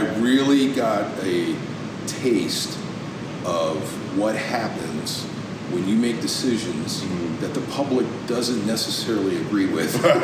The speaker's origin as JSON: {"language": "English", "region": "New York", "country": "United States", "tie": "born or raised there", "said": "You know, I grew up in New York State, not the city, so I'm, you know, I'm a country boy."}